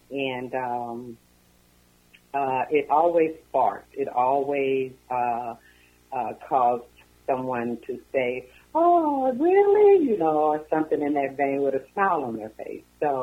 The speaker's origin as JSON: {"language": "English", "town": "Omaha", "region": "Nebraska", "country": "United States", "said": "I am from Omaha, Nebraska."}